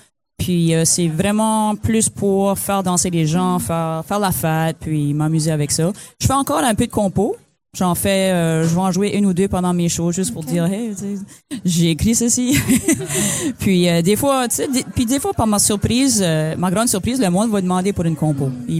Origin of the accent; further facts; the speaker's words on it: Memramcook, New Brunswick, Canada; now in Shediac, Canada; Je suis originaire de Bemramcook, mais j'habite à Shediac.